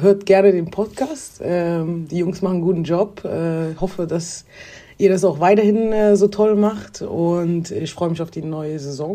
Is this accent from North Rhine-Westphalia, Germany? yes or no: yes; Aachen, North Rhine-Westphalia, Germany; Meine Heimat.